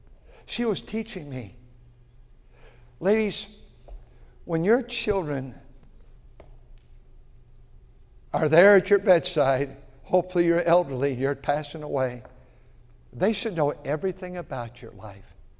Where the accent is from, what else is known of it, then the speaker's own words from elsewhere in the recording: Milwaukee, Wisconsin, United States; born there; And I was born in Milwaukee, Wisconsin, and we moved out here.